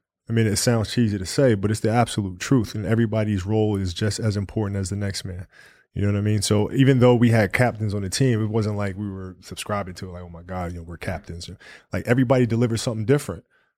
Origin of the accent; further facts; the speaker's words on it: Italy; I played soccer growing up. Because I grew up in Italy, so I played a lot of soccer.